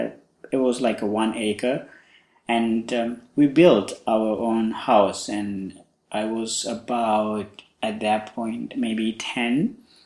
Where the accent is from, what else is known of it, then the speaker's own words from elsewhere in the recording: Sri Lanka; now in United States; I'm from originally from Sri Lanka, and I have been in the United States now for 6 years. And so when I was at the age 5, I had a desire to become a monk.